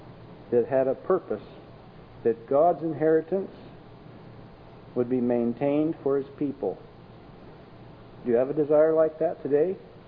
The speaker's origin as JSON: {"language": "English", "town": "Walla Walla", "region": "Washington", "country": "United States", "said": "I'm from Walla Walla, Washington. We have a lot of wheat farmers out there, and they appreciate the rain."}